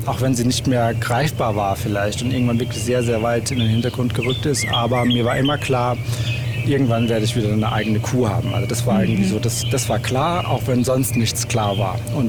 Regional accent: Odenwald, Germany; ich komme aus dem Odenwald ursprünglich. Also hier bin ich aufgewachsen, sehr behütet, mit vor allem mit Tieren um mich herum

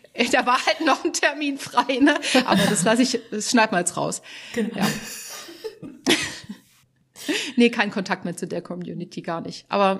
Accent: Baden-Württemberg, Germany; von Baden-Württemberg, vom Rhein, von da, wo ich herkomme

